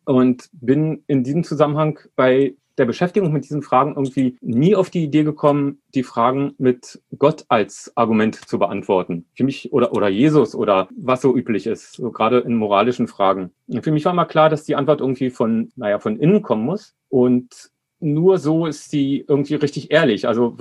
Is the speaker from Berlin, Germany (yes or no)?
yes; Berlin, Germany; born there; Ich bin 1970 in Berlin geboren, also jetzt so ein gutes halbes Jahrhundert alt.